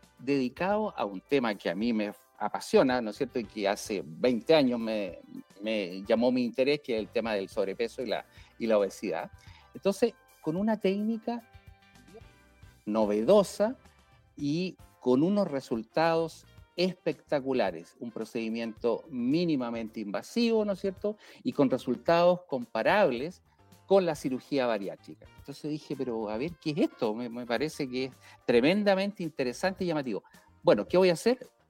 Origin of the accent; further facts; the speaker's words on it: Chile; Mire, yo soy médico gastroenterólogo de Chile